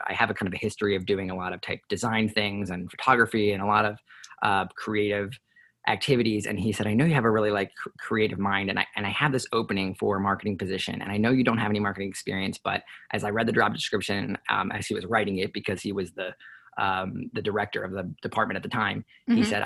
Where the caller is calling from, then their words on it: Maryland, United States; I am actually located in Maryland on the East Coast, US.